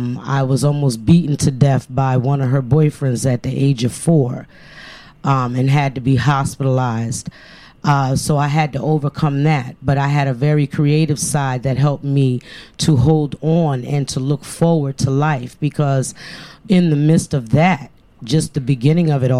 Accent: Stamford, Connecticut, United States; Growing up in Stanford, coming from the village, the projects area, and then basically in the inner city areas of Stanford, Connecticut.

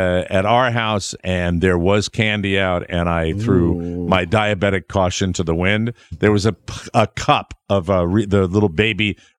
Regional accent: Ireland; I said, I'm Irish. I do everything for credit.

